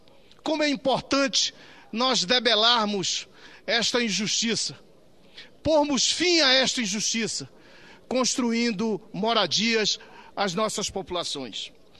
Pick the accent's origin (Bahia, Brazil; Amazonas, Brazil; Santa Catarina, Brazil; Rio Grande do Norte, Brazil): Amazonas, Brazil; Eu venho lá da Amazônia, lá do meu estado, o Amazonas